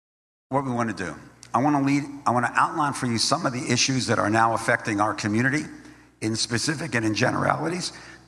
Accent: Philadelphia, Pennsylvania, United States; because my career with the union started in Philly, where I'm from. I'm a Philadelphian.

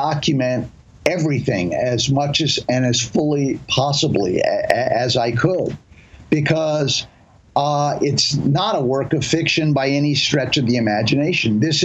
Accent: Washington, District of Columbia, United States; And, you know, given the fact that I grew up in Washington, you know, I can't get anyone in Washington to even review the book.

